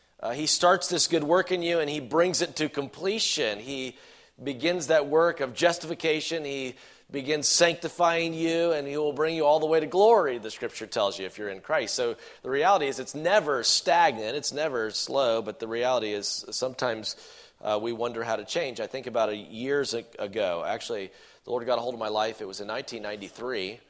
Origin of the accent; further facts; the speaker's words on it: South Carolina, United States; Now I'm from South Carolina